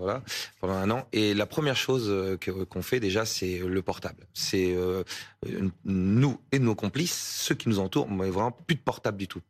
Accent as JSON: {"language": "French", "town": "Caen", "region": "Normandy", "country": "France", "said": "Vous savez, je suis de Caen, Normandie."}